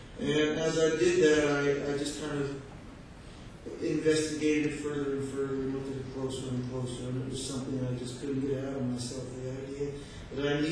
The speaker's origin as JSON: {"language": "English", "region": "New Jersey", "country": "United States", "said": "I was from New Jersey"}